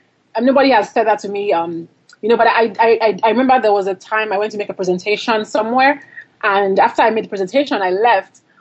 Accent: Lagos, Nigeria; Yeah, so I'm from Lagos. I grew up in Lagos, and I just left to go to school.

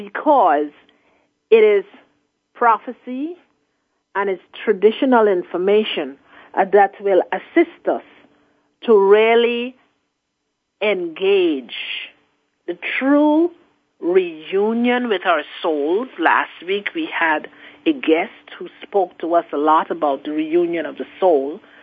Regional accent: Guyana; I'm from Guyana, South America, and there we also have

